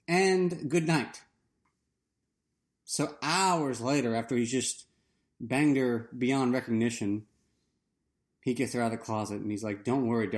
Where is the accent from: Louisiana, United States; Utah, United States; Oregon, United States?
Louisiana, United States; That kind of person, I'm from Louisiana. Those kind of people don't give a shit about what's going on in Thailand.